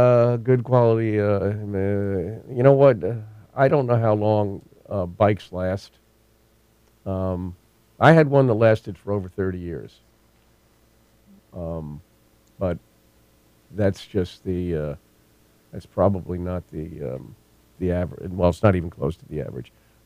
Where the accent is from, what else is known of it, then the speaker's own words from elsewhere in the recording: Kentucky, United States; now in California, United States; Because I came from Kentucky.